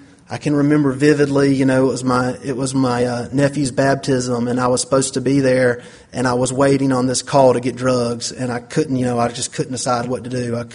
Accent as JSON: {"language": "English", "town": "LaGrange", "region": "Georgia", "country": "United States", "said": "I'm 30 years old. I'm from LaGrange, Georgia. LaGrange, Georgia is about 70 miles southwest of Atlanta. It's a town of about 30,000 people"}